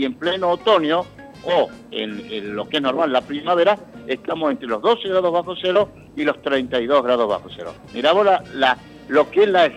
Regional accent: Córdoba, Argentina; Cordobés nativo y por opción, sí, soy bien cordobés.

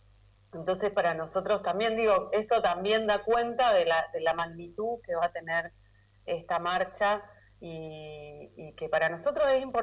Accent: Argentina

